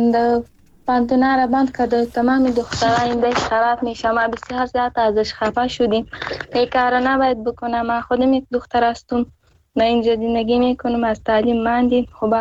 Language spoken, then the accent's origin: Persian; Afghanistan; Persian is a second language; من از افغانستان هستیم، همینجا مجر شدیم، اونجا خوجنگ بود